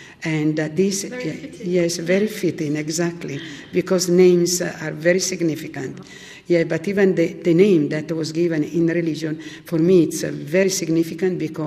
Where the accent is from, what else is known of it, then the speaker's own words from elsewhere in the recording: Milan, Lombardy, Italy; I am a consolata missionary sister. Originally, I'm from Milan. I was only 14 in 1953